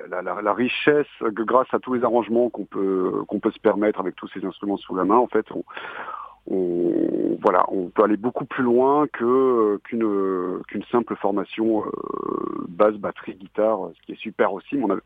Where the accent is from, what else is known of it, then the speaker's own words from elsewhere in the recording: Bordeaux, Nouvelle-Aquitaine, France; on a monté le groupe en 2010. On est bordelais